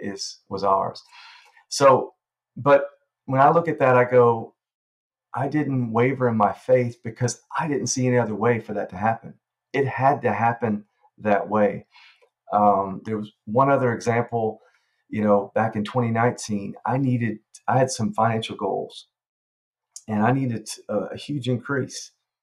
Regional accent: Alabama, United States; I grew up in North Alabama in the Church of Christ, actually.

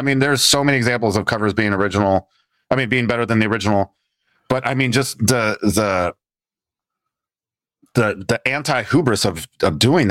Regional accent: Texas, United States; I've seen him 20 something times growing up in Texas and everything.

